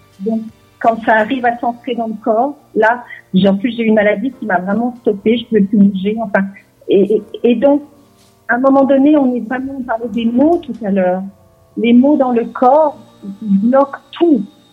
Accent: France; born there; moved away as an adult; je suis née en France d'un papa qui était originaire du Maroc, qui avait vécu le déracinement, qui a une origine juive

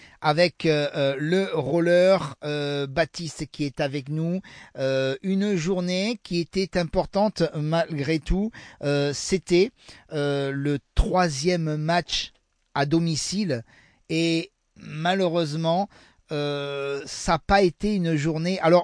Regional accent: France; 2023, Coupe du Monde chez nous, en France.

